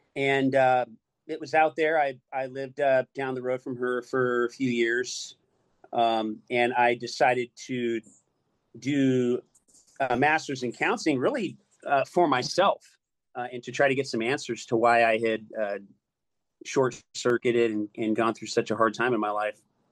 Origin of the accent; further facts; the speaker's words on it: La Habra, California, United States; I grew up in La Habra, California, actually where I'm sitting right now, my parents' house.